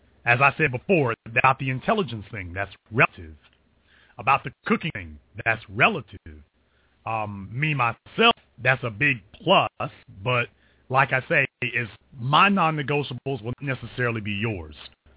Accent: Louisiana, United States; Now, I'm from Louisiana.

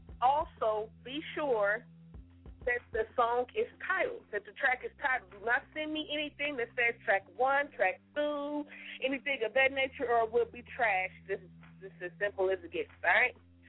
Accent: Kansas City, Missouri, United States; Got to represent in my hometown, of course, Kansas City.

